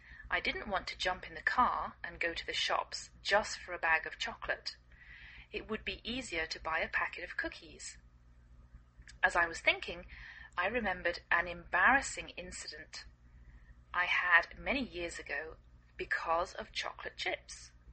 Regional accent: England, United Kingdom; now in United States; I live in the northwest of the United States. I'm English

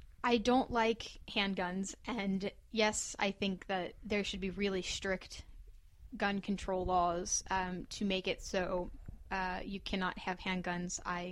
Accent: Kentucky, United States; Well, I'm from Kentucky, and we tend to be something called Blue Dog Democrats

